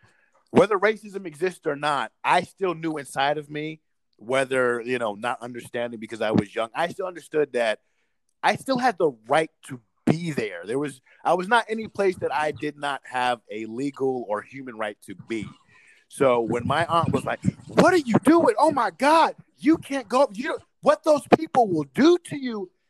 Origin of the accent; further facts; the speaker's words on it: Colfax, Louisiana, United States; I'm from Colfax, Louisiana.